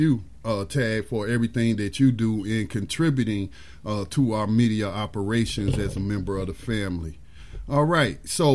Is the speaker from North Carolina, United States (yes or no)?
yes; Gastonia, North Carolina, United States; born there; calling out of my hometown area. I was born in Gastonia